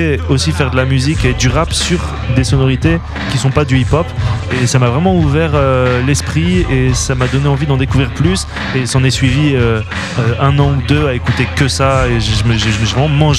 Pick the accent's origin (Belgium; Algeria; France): France; Condé-sur-l'Escaut, Hauts-de-France; moi je viens du nord de la France, une petite ville qui s'appelle Condé-sur-l'Escaut, pas loin de Valenciennes